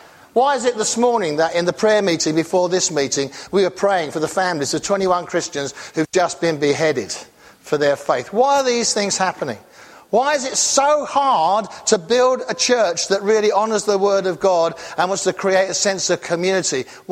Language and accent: English; England, United Kingdom; now in United States; I'm being an Englishman